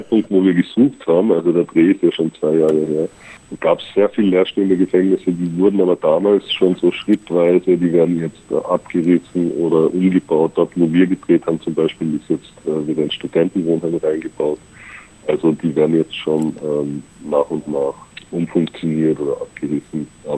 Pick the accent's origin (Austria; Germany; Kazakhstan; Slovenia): Austria; ich bin ja aus Österreich